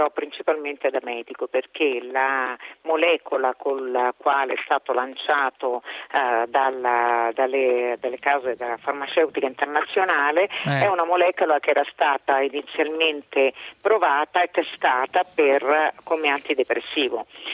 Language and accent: Italian; Rome, Lazio, Italy; born there; Sono nata a Roma e vivo a Roma e lavoro a Roma.